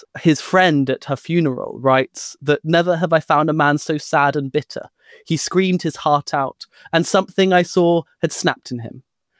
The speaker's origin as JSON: {"language": "English", "region": "Delhi", "country": "India", "tie": "born or raised there", "said": "the narrative that I grew up in Delhi"}